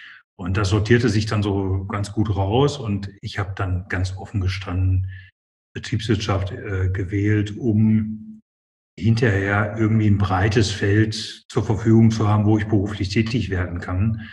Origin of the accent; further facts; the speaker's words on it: North Rhine-Westphalia, Germany; Ich komme aus dem Ruhrgebiet. Groß geworden. Meine Eltern sind aus Norddeutschland dazugezogen.